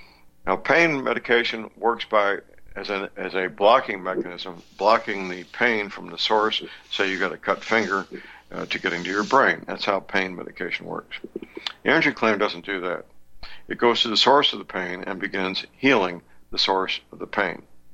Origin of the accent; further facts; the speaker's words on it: St. Louis, Missouri, United States; answered by very polite, well-trained young men and women in my hometown, St. Louis, Missouri.